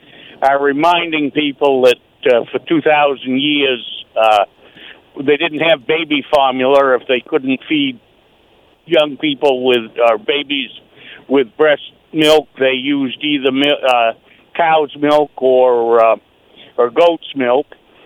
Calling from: Maine, United States; I'm from Maine, and I'm a dairy farmer

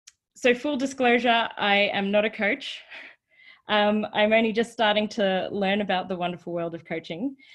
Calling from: Sydney, New South Wales, Australia; I'm dialing in from Sydney

